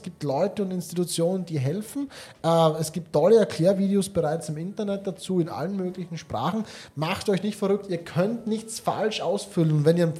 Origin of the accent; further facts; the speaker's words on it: Austria; Ich habe es auch überprüft, ich bin ja Österreicher.